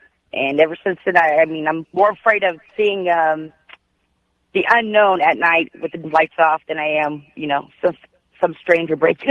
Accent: Granite City, Illinois, United States; now in Livermore, United States; I know when I was in the sixth grade back in Illinois, right by you in St. Louis, actually, Granite City.

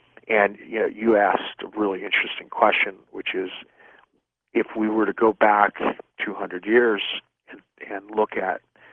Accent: California, United States; Well, I think since I was a young boy growing up in Silicon Valley, having started out when I was 9 years old, back in the late 70s, early 80s, with an Apple II computer

